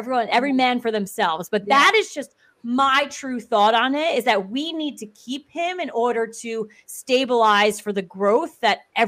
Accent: New York, United States; And I understand we're from New York, so maybe people can have some bias there.

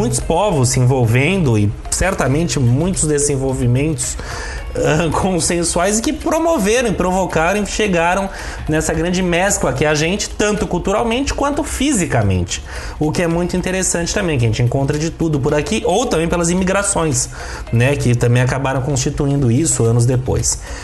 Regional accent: São Paulo, Brazil; que nós três pelo menos somos de São Paulo, uma grande cidade, uma grande capital

